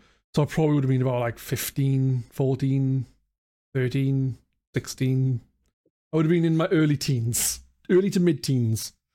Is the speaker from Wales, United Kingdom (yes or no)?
yes; Wales, United Kingdom; But I'm from South Wales, not North. North is a lot more Welsh, I would say, than fucking South Wales.